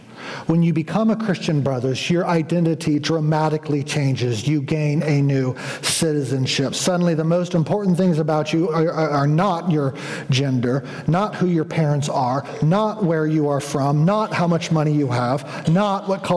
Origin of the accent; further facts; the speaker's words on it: United States; I'm an American. What do I do with my Americanness?